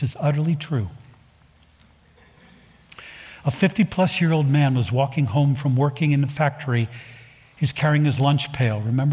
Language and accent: English; Tennessee, United States; We're supposed to be like a hero from my section of the country. I'm from Tennessee.